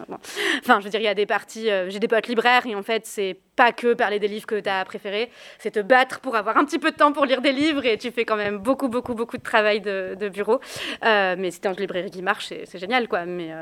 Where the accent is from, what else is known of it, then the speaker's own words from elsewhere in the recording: Nouvelle-Aquitaine, France; même si je vais retourner chez moi en Corrèze avec mes voisins